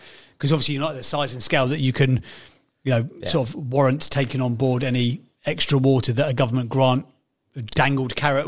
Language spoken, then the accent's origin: English; Northampton, East Midlands, United Kingdom; I'm from Northampton.